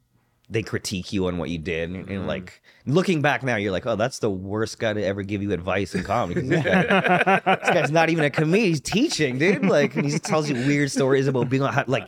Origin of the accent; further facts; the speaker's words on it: Scarborough, Ontario, Canada; I am from Scarborough. Yeah, born and raised. Right. Parents are still in the same house.